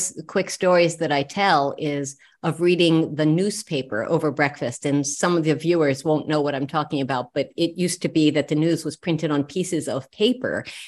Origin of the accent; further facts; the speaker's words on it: Silver Spring, Maryland, United States; also born or lived in Washington, D.C., United States; So you were totally right that I was born in DC, but that was literally where I was born, at Sibley Hospital. But my parents were living in Silver Spring. And so I am a Montgomery County